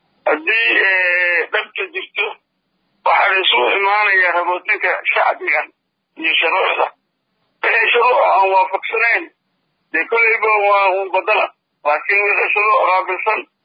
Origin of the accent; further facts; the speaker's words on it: Jubaland, Somalia; waxaan ka imid waxaan ka tirsanahay dadku Soomaaliyeed ee Jubaland